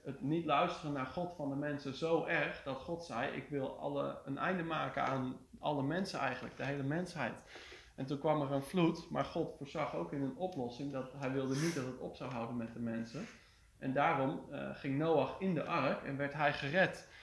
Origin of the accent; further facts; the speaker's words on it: Harderwijk, Gelderland, Netherlands; voor wie me nog niet kent. Ik kom uit Harderwijk